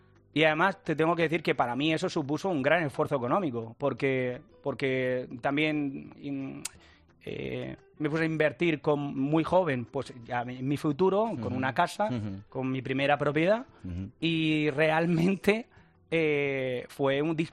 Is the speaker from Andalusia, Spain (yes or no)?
yes; Almería, Andalusia, Spain; Digo, yo soy de Almería.